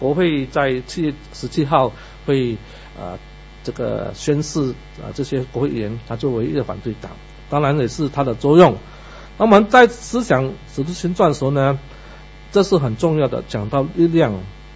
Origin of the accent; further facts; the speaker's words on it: Malaysia; 不好意思，因为我是从马来西亚过来的，我必须要多讲点。